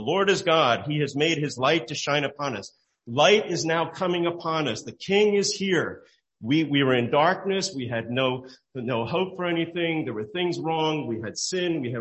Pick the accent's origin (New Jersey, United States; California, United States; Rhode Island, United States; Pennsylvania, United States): New Jersey, United States; Glen Ridge; the place that I grew up in Glen Ridge was a place where people needed the light.